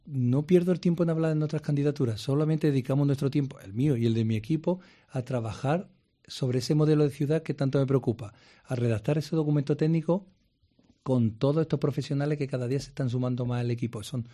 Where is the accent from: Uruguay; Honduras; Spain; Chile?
Spain; Cádiz, Andalusia; moved away; Y como buen gaditano que soy, marino mercante, soy muy